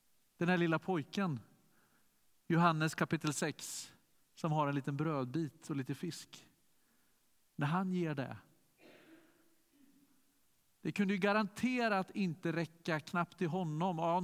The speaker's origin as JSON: {"language": "Swedish", "country": "Sweden", "said": "jag är från Sverige och jag tror på Gud."}